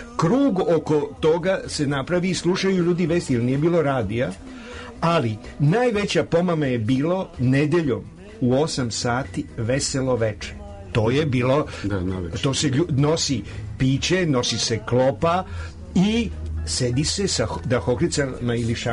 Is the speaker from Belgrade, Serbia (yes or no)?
yes; Zemun, Belgrade, Serbia; Ja sam rođen 42. godine. Ja se sećam, odrastao sam u Zemunu kod dede, koji je bio sveštenik u Gornjoj Varoši.